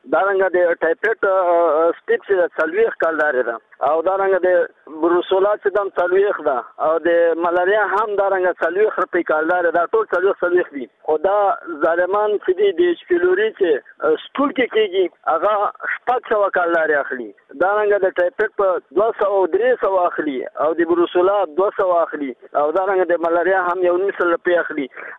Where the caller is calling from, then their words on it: Laghman, Afghanistan; زه د لغمان اوسیدونکی یم